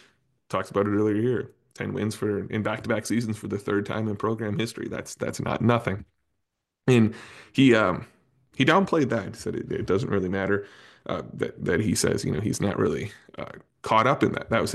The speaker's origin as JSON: {"language": "English", "region": "Minnesota", "country": "United States", "said": "I'm a Minnesotan who was grown up going to the Mall of America and know that well."}